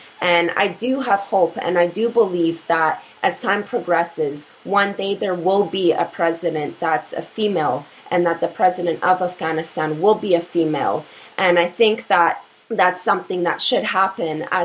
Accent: Canada; born there; I was born in Canada. However, my background is Polish. Both of my parents came from Poland and were immigrants here.

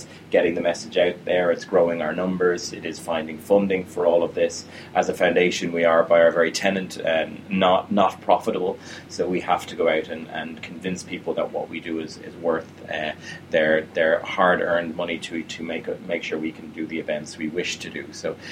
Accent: Ireland; now in Canada; And particularly as an Irish person, it's a great honour to be able to celebrate Irishness in a country such as Canada.

